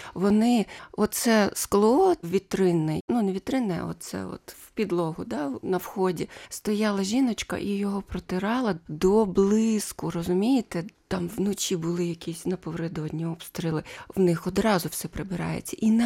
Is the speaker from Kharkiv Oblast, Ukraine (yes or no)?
yes; Kharkiv, Kharkiv Oblast, Ukraine; Тобто то, чого ми боялися, воно, на жаль, відбулося в моєму рідному місті.